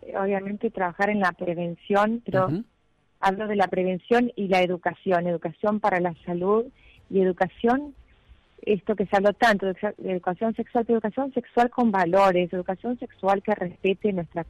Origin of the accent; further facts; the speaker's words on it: Argentina; como argentinos, este despertar es poder ahora seguir trabajando juntos